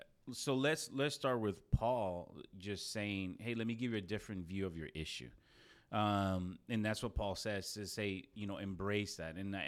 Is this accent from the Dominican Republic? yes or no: yes; Dominican Republic; moved away as an adult; now in United States; I lived 25 years in the Dominican Republic and 25 years in the U.S.